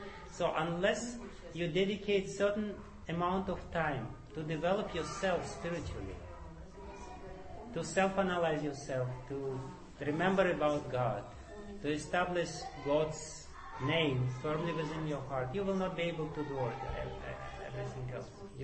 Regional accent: Guruvayur, Kerala, India; I came from Guruvayur, and Guruvayur, it's very important.

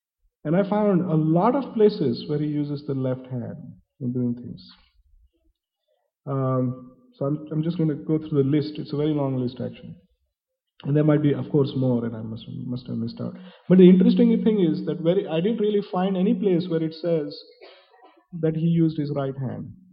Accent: India; growing up in India, I was always instructed to use my right hand for eating everything else.

